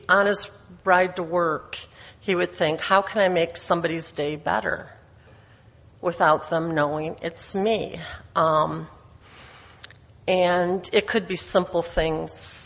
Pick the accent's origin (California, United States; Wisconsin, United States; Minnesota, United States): Wisconsin, United States; Port Washington; I'm from Port Washington, Wisconsin.